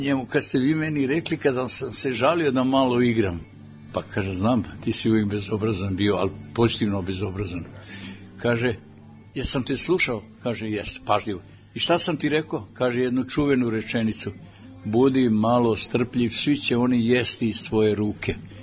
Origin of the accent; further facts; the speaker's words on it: Kikinda, Vojvodina, Serbia; Ja sam odrastao u Kikindi.